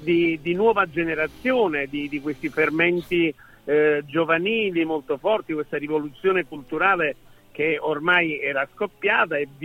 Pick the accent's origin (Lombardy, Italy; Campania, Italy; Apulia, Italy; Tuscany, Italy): Campania, Italy; Naples; io sono nato a Forcella, poi ho vissuto giù nella Pigna Secca, quindi nei quartieri quelli più popolari. A 7 anni poi sono salito al Vomero